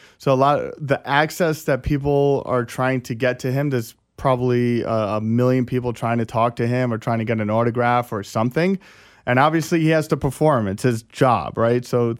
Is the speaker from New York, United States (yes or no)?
yes; New York, United States; They completely mess up because I'm from New York.